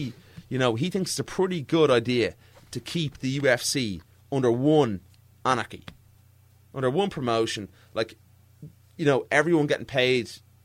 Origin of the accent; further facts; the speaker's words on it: Ireland; We'll set the place on fire. We're Irish, man.